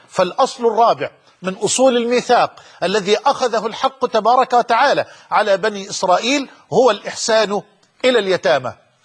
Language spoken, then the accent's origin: Arabic; Egypt; وأسأله أن ينزل على بلدنا مصر من رحماته وبركاته